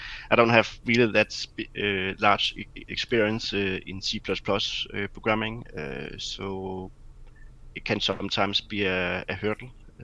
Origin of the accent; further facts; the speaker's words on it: Denmark; and I'm from Denmark.